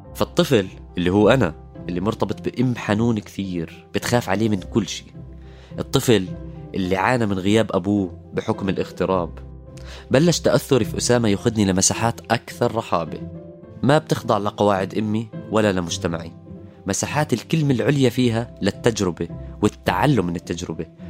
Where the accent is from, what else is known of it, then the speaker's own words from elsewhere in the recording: Amman, Amman Governorate, Jordan; فعمان مدينتي من أكبر المدن اللي بتستقبل لاجئين، وفيها كل أنواع اللجوء: لاجئين حرب، لاجئين فقر، لاجئين من المحافظات. مدينة مليانة عابرين